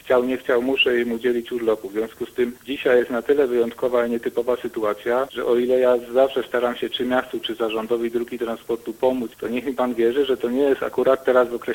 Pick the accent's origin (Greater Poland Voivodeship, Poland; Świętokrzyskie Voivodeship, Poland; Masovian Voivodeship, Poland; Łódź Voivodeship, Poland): Łódź Voivodeship, Poland; Łódź; staram się jako łodziak od zawsze pomóc